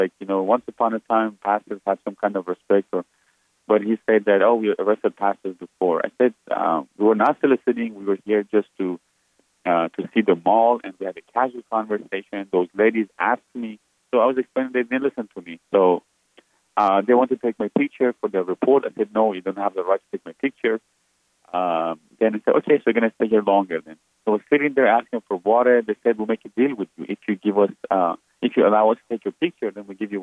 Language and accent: English; Iran; moved away; I said, I'm from Iran originally. I was born and raised there.